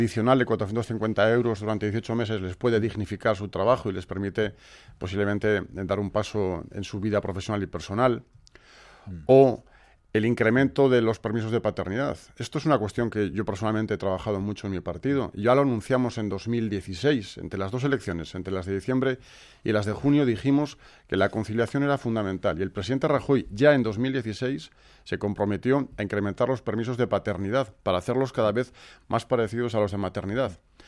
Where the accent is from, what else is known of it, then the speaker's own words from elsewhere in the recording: Basque Country, Spain; porque yo soy vasco, pero soy español, y me interesan unos presupuestos que sean buenos para mi tierra